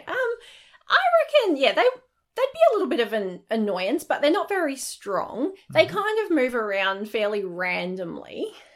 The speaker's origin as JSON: {"language": "English", "country": "Australia", "said": "we're Australian, so we're probably a bit more used to dealing"}